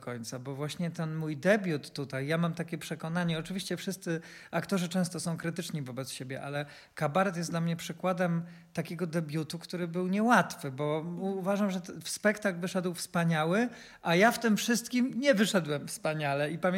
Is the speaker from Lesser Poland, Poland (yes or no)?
yes; Kraków, Lesser Poland, Poland; born there; urodziłem się w Krakowie, studiowałem trochę w Łodzi, trochę w Warszawie. Moja mama czy tam rodzina mieszkała w Warszawie